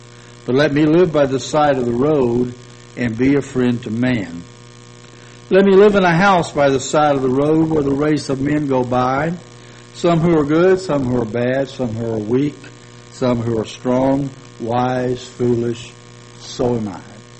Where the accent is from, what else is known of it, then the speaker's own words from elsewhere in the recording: Hainesville, Louisiana, United States; As a child growing up in Hainesville, Louisiana, two or three times a week in the evening, he would gather all of us five kids around him at his feet